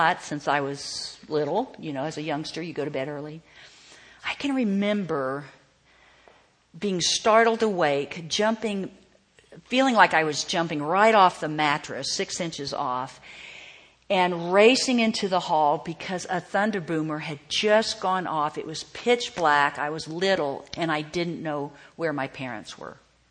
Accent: Oklahoma, United States; I grew up in Oklahoma, and as a little girl, I remember thunder boomers.

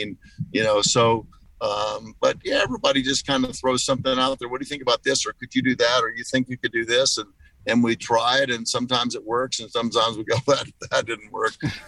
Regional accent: United States; born there; one, I was born in the United States

